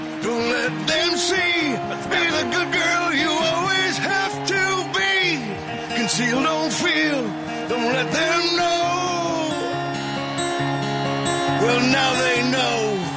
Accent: New Jersey, United States; You know, when I was growing up in Jersey, we'd spend our summers on the boardwalk. That's where everybody met. It was like a social scene of a teenager in Jersey.

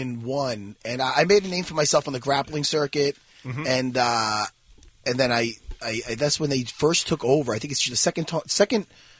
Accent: Long Island, New York, United States; because I'm from Long Island, New York

